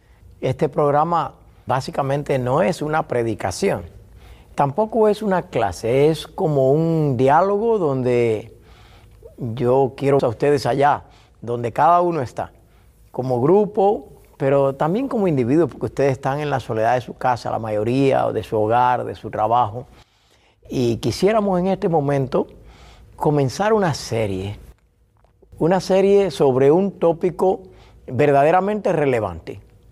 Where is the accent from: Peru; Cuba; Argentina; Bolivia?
Cuba; moved away as an adult; also born or lived in Spain; now in United States; Pero nací en Cuba y allí me formé como pastor realmente. Y salí rumbo a España en el año 1987, donde viví 10 años en España hasta el 98. Y después vine a los Estados Unidos de Norteamérica, donde he vivido desde el 98 hasta este año